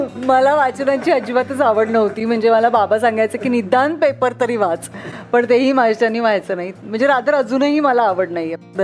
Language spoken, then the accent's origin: Marathi; Dombivli, Maharashtra, India; मी डोंबिवलीची आहे